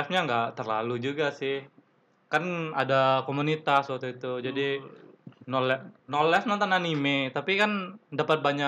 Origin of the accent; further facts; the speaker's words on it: West Nusa Tenggara, Indonesia; karena waktu itu di daerah saya di Lombok nggak ada ini apa namanya